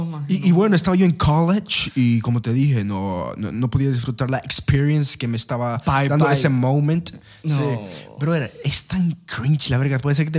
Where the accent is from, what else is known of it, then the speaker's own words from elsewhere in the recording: Valle de Ángeles, Francisco Morazán, Honduras; Somos de Valle de Ángeles, loco.